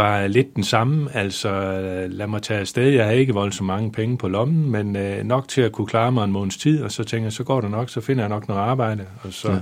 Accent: Kolding, Region of Southern Denmark, Denmark; also born or lived in Copenhagen; jeg stammer fra København. Okay. Jeg voksede op i Kolding, og det meste af min tid i en dengang lille landsby, nu er det en stor forstad til Kolding, der hedder Brandrup Dam

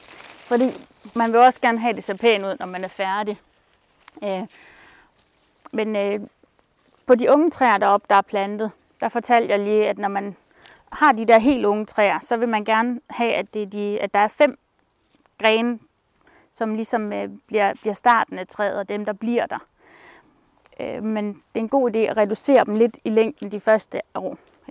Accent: Lundby, Zealand, Denmark; jeg kommer selv ned fra Lundby på Sydsjælland.

